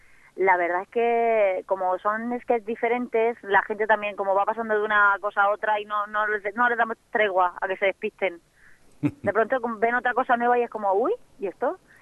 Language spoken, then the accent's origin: Spanish; Elche, Valencian Community, Spain; yo soy de Elche.